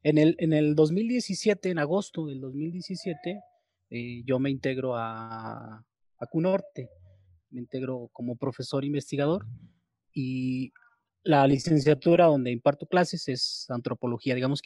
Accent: Tlaltenango, Mexico; originariamente pues yo soy de Tlaltenango, entonces como regresar a tu región, a tu zona

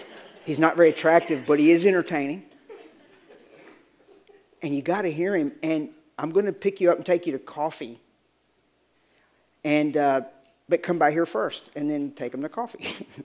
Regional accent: the South, United States; I don't, because I'm from the South.

